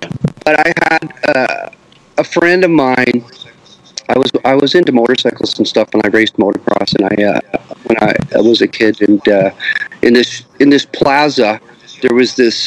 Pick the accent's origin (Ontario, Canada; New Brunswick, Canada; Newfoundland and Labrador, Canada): Ontario, Canada; Newmarket; also born or lived in Jacksonville, United States; I grew up, I was born in Newmarket, just down the street from here. And, but I had restless parents, and we moved to Florida in the 60s.